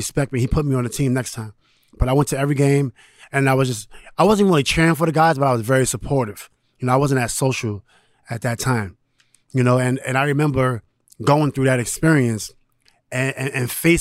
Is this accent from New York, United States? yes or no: yes; New York City, New York, United States; Because I'm from New York City.